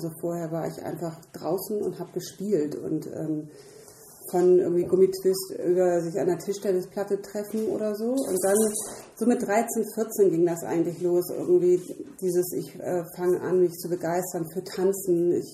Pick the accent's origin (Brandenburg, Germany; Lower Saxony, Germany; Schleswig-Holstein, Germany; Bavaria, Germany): Schleswig-Holstein, Germany; Kiel; also born or lived in Rendsburg; Ich bin in Rendsburg geboren, aber in Kiel aufgewachsen. Also in Rendsburg bin ich tatsächlich nur geboren.